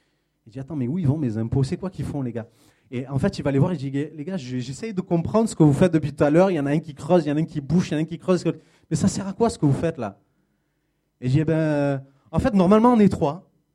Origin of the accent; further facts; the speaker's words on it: Marseille, Provence-Alpes-Côte d'Azur, France; je devais partir de Marseille, parce que je viens de Marseille